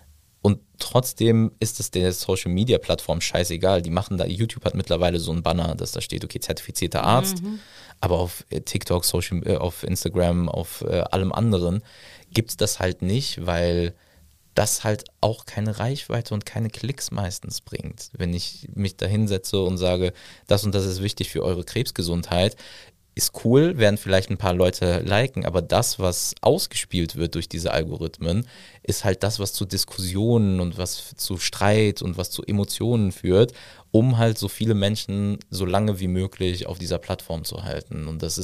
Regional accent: Düren, North Rhine-Westphalia, Germany; Ich bin hier groß geworden, ich komme aus Düren.

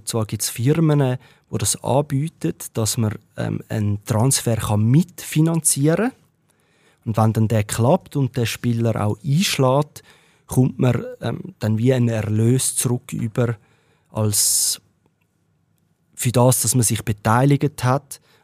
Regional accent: Winterthur, Zurich, Switzerland; ich bin natürlich Lokalpatriot und ich komme aus Winterthur.

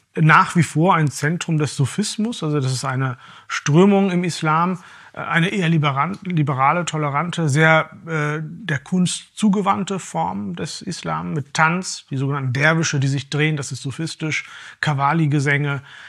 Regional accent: Germany; now in Austria; das merke ich eben in Ländern wie Deutschland, wo ich herkomme, wie Österreich, wo ich lebe

